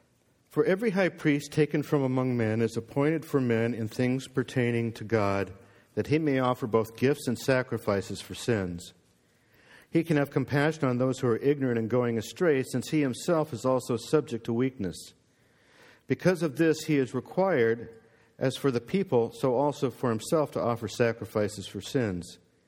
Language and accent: English; Port Colborne, Ontario, Canada; Actually, I'm from Port Colborne. We consider St. Catharines to be a big city.